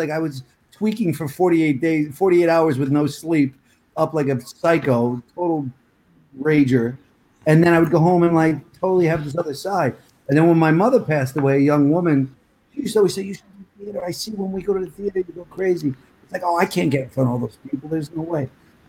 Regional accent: New Jersey, United States; also born or lived in New York; I grew up like in Jersey and New York, and I always I got in late.

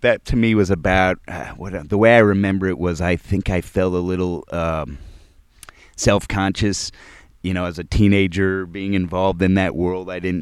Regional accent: Connecticut, United States; I'm from Connecticut. Yeah, sure enough, and I went to college in New Haven

